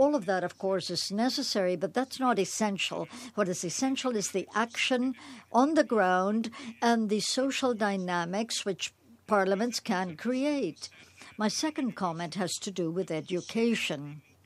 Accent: Burkina Faso; I come from Burkina Faso, one of the poorest countries in the world

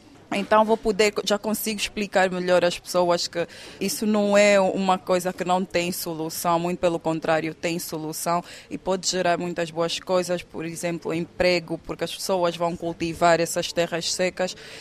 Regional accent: Benguela, Angola; born there; Eu nasci em Benguela e tenho um município, que é a Baía Farta, que é afetado por esse problema.

